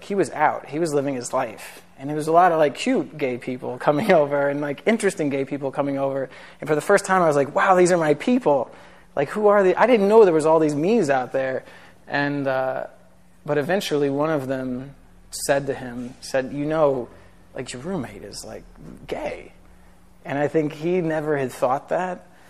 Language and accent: English; San Antonio, Texas, United States; I grew up in San Antonio, Texas.